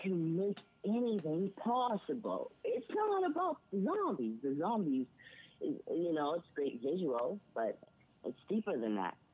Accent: Boston, Massachusetts, United States; Well, I grew up in Boston. I'm actually from Roxbury, Mass.

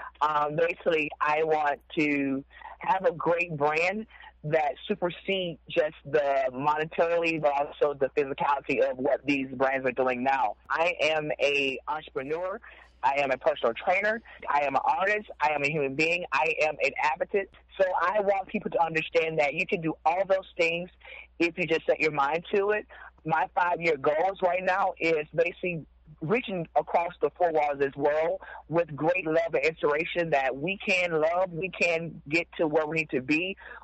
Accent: Florida, United States; I have been doing a couple in Atlanta, Georgia, in Florida as well, my hometown.

